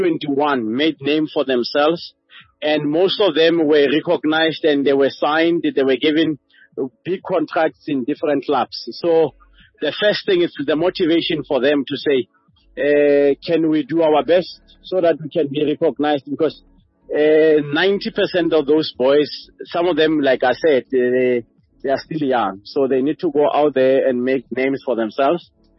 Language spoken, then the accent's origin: English; South Africa; But as a South African, I will always put my country first